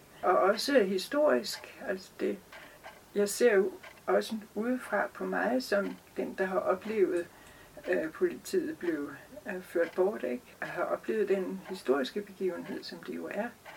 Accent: Copenhagen, Capital Region of Denmark, Denmark; og tæt på havnen, og ikke? Og det var et rigtig, rigtig Østerbro.

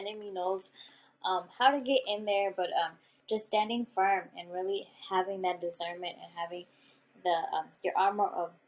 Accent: El Paso, Texas, United States; born there; And I was born in El Paso, my brother was born in Mexico, but she brought us to the States

